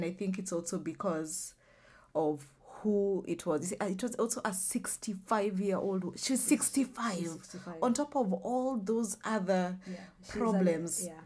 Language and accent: English; Kenya; because we are Kenyan women, you and I.